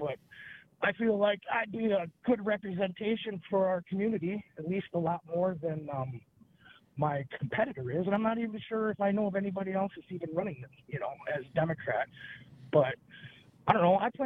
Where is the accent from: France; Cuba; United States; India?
United States; Greenwood, Wisconsin; Yep, I'm from Greenwood, right there in the middle of it, actually.